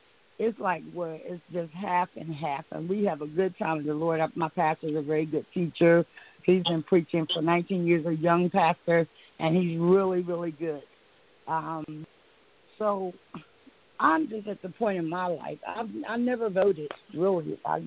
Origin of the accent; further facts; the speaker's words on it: Charleston, West Virginia, United States; I'm from Charleston, West Virginia.